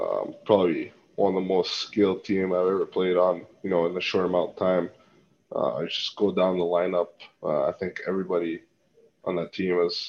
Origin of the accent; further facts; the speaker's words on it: Montreal, Quebec, Canada; growing up in Montreal, obviously a big Habs fan.